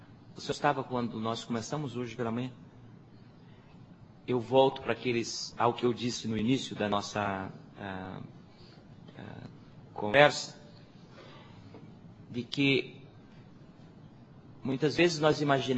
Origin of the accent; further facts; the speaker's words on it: Paraíba, Brazil; born there; now in São Paulo, Brazil; Eu sou paraibano de nascimento, mas tenho no meu gabinete, além da bandeira da Paraíba, a bandeira de São Paulo.